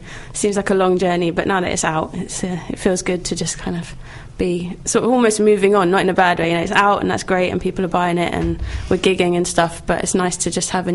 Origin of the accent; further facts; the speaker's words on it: London, United Kingdom; also born or lived in Leeds; Yeah, I went to uni in Leeds at Leeds College of Music and then came back after 4 years back to London, my hometown.